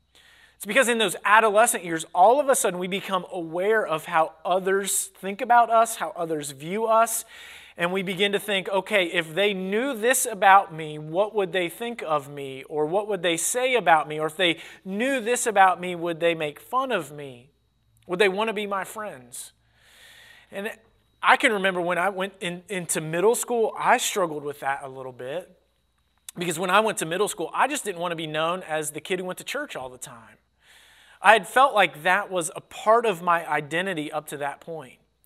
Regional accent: Cincinnati, Ohio, United States; So growing up in Cincinnati, people don't drink

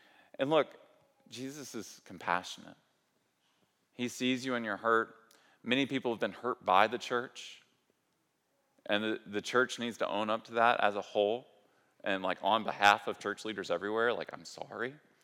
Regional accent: the South, United States; accent: southern; I hate that soul and soil are so similar, and my accent is so southern, and like, it just doesn't work for me.

